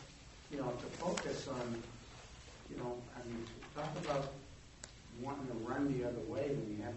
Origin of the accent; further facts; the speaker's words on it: Brockton, Massachusetts, United States; I say, I'm from Brockton.